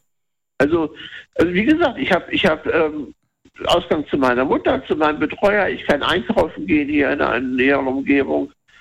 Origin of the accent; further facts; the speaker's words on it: Laatzen, Lower Saxony, Germany; Ich bin ja hier in Laatzen aufgewachsen.